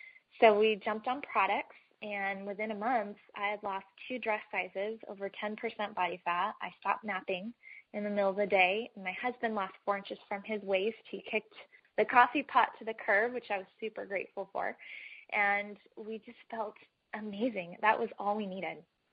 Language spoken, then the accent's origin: English; Folsom, California, United States; I'm from Folsom, California, just a little town outside of Sacramento in northern part of the state.